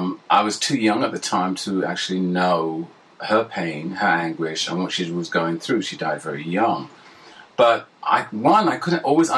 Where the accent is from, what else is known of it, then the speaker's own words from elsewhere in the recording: London, United Kingdom; I was born in Hackney. And then we lived in North London, Finsbury Park.